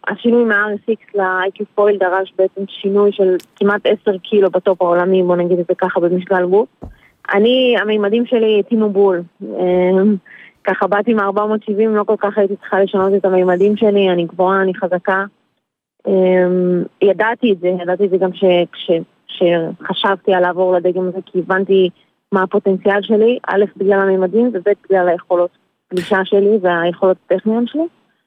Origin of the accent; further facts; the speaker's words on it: Eilat, Southern District, Israel; כן, אני אלעתית.